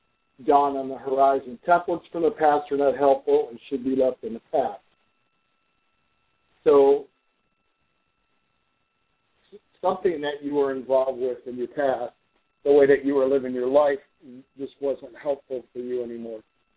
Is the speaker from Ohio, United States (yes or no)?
no; Detroit, Michigan, United States; also born or lived in Western Australia; I'm 54. I'm from Detroit, Michigan originally. I've lived in different places. I've even lived in Western Australia for about a year, and I'm back now.